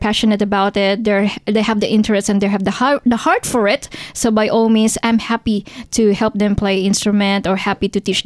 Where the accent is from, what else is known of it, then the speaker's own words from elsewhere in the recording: Manila, Metro Manila, Philippines; I'm going to be visiting the Tondo Manila as well, because I'm from Manila